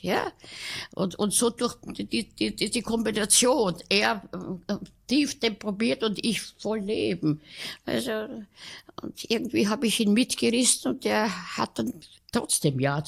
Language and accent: German; Vienna, Austria; Aber ich bin in Kaisermühlen aufgewachsen.